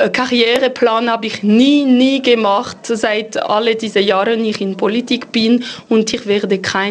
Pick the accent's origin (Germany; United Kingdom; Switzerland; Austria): Switzerland; Fribourg; wir sind echte Freiburger.